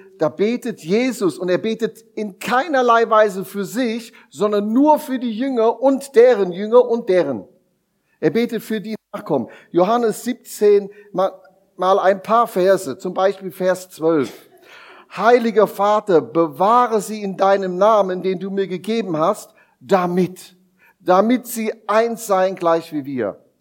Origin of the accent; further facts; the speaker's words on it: Germany; now in Morgarten, Switzerland; mit meiner Familie und einer lieben Frau, eine Bernerin, das ist ja auch schon international, ich als Deutscher und unsere drei Kinder.